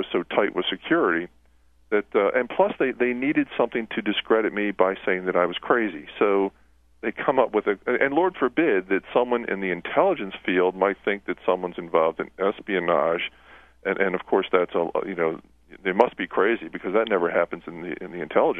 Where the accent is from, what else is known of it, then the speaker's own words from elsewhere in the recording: Maryland, United States; Maryland at the time, which is my home state